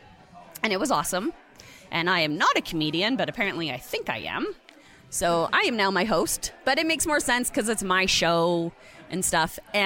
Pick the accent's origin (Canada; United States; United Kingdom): Canada; Edmonton, Alberta; born there; also born or lived in Calgary; I was born in Edmonton